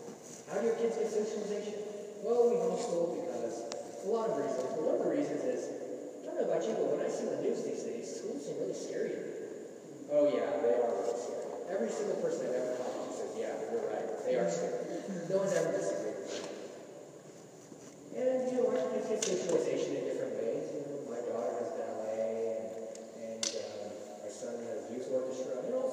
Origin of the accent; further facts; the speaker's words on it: China; I grew up in China